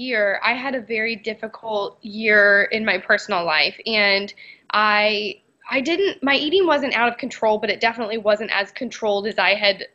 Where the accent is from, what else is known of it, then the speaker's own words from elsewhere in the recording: Virginia, United States; so my mom told me about a doctor in my hometown in Virginia that was like an osteopath.